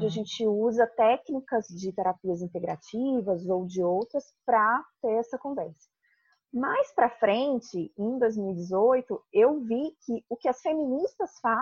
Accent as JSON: {"language": "Portuguese", "town": "Brasília", "region": "Federal District", "country": "Brazil", "said": "Até porque eu sou de Brasília"}